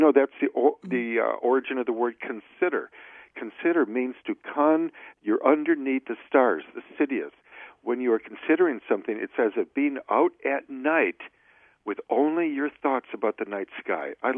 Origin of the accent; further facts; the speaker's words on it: Detroit, Michigan, United States; There's that old expression I grew up with in Detroit